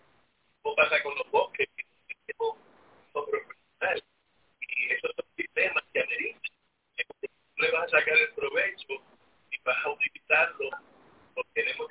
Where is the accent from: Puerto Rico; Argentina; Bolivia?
Puerto Rico; yo me crié estudiando en Puerto Rico, en todas las escuelas públicas, la Universidad de Puerto Rico